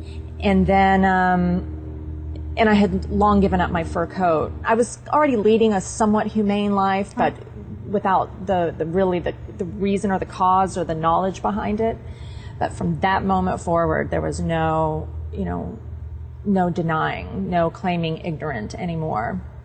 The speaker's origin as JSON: {"language": "English", "region": "Tennessee", "country": "United States", "tie": "born or raised there", "said": "Growing up in Tennessee, I grew up on a hill with a forest for a backyard. Mm-hmm. Basically where I lived was the foothills of the Appalachians"}